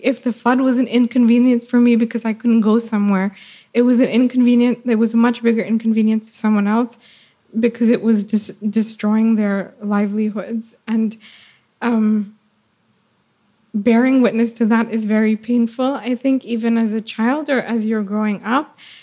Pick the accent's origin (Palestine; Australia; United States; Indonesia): Indonesia; Jakarta; growing up in Jakarta, we grew up with floods.